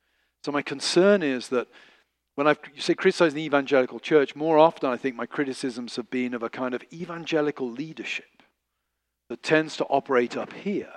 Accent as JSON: {"language": "English", "region": "England", "country": "United Kingdom", "said": "And also, I'm an Englishman"}